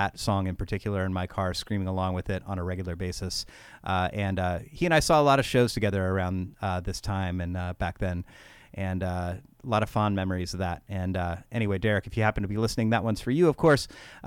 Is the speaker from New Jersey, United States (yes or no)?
no; Indianapolis, Indiana, United States; the scene that I was growing up in Indianapolis